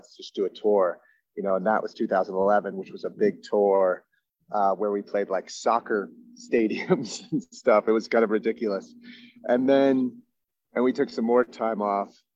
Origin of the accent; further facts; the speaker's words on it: Massachusetts, United States; Sean Fanning is from the Cape, so he's from my home state.